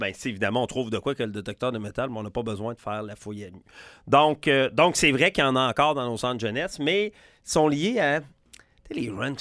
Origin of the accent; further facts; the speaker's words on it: Quebec, Canada; Puis je dis pas ça parce que c'est chez nous au Québec.